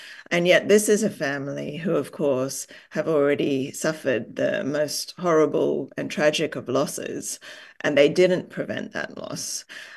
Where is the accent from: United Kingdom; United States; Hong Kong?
Hong Kong; I grew up in Hong Kong and in apartments